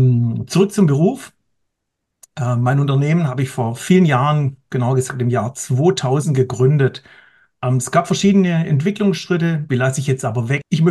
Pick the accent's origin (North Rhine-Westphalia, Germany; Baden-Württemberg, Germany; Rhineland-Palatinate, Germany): Baden-Württemberg, Germany; Stuttgart; ich komme aus Stuttgart.